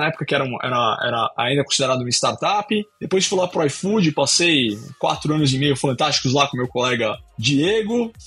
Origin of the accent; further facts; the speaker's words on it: São Paulo, Brazil; now in Paraná, Brazil; nasci em São Paulo, na Moca, passei a vida inteira aqui, agora eu fugi no meio do ano, tô morando no Paraná.